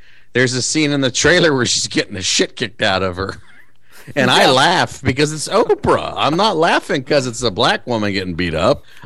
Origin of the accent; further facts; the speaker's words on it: Brussels, Belgium; English is a second language; I am not. I am from Brussels.